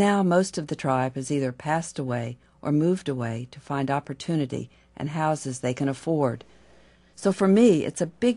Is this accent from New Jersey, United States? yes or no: yes; Margate, New Jersey, United States; Margate, my hometown, is famous for three things.